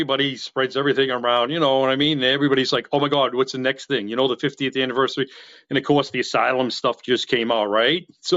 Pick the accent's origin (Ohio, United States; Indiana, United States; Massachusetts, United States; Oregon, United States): Massachusetts, United States; I'm from Massachusetts, and I know probably more than some people in New York do.